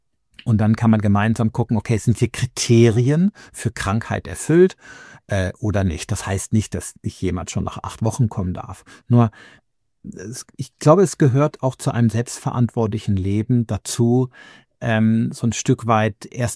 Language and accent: German; Rhineland, Germany; Ich komme aus dem Rheinland